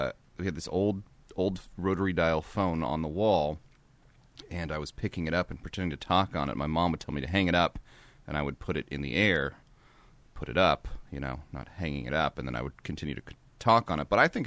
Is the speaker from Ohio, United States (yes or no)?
no; Tulsa, Oklahoma, United States; And I grew up in Tulsa, Oklahoma. There was this big pecan tree outside.